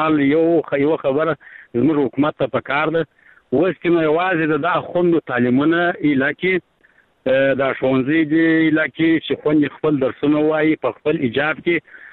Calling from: Arghandab, Kandahar, Afghanistan; زه سه همیشنی همکار … لکندار ولایت ارغنده ولسوالۍ سه د ټلیفون په کار شم

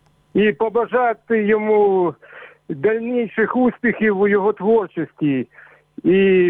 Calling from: Avdiivka, Donetsk Oblast, Ukraine; Добрий вечір … Авдіївка.

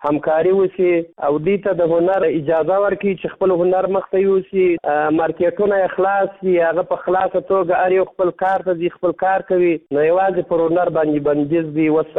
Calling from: Kandahar, Afghanistan; زه د کندهار ولایت څخه ستاسو سره په تماس کې یم. زه د کندهار ولایت یو شوکی یا سندرغاړی یم.

